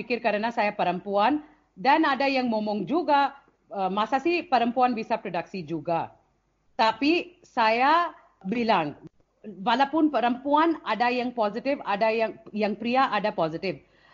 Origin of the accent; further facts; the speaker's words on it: India; Indonesian is a second language; now in Indonesia; Saya orang India yang tinggal di Indonesia udah 18 tahun.